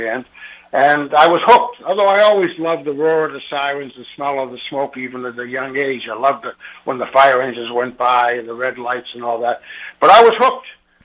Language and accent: English; Revere, Massachusetts, United States; I grew up in Revere, and when I was 8 years old, so what's that make it, in the early 50s